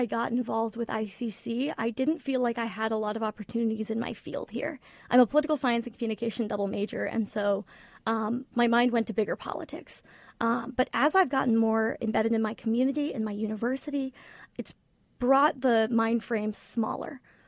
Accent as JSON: {"language": "English", "town": "Indianapolis", "region": "Indiana", "country": "United States", "tie": "born or raised there", "said": "I grew up in Indianapolis, and I've always loved it, but I thought that I wanted out."}